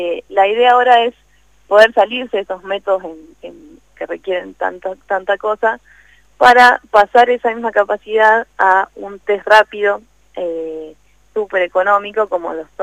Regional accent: General Pico, La Pampa, Argentina; moved away as an adult; also born or lived in United States; now in Buenos Aires, Argentina; yo estoy acá en Capital Federal, en Buenos Aires. Soy, como decían, de La Pampa, nací en General Pico y me vine a estudiar a los 18 para acá, para Buenos Aires. Y bueno, ya me quedé acá hasta que me fui a Estados Unidos y ahora volví.

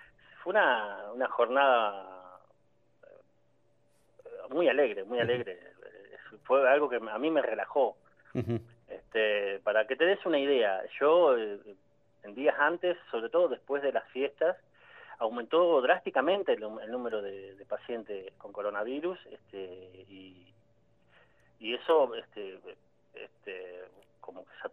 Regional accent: Lanús, Buenos Aires Province, Argentina; que yo no soy oriundo de Moreno, soy de Lanús, ¿no?

